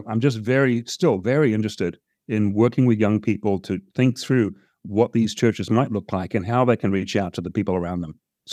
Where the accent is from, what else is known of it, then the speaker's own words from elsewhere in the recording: New Zealand; growing up in New Zealand